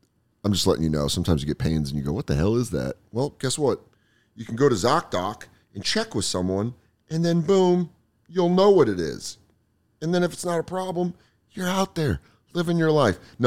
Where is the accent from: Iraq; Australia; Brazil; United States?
United States; Colorado; And I'm coming from Colorado.